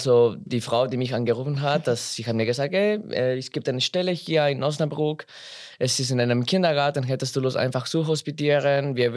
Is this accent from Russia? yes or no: no; Mexico; German is a second language; Das ist die vierte große Stadt in meiner Heimat. Es gibt auch natürlich größere Städte, so wie die Hauptstadt Mexiko-Stadt und so.